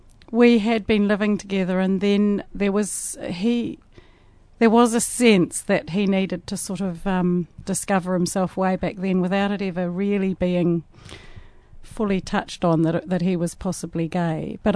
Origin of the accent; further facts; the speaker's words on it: Dunedin, Otago, New Zealand; moved away as an adult; now in Melbourne, Australia; Dunedin, New Zealand.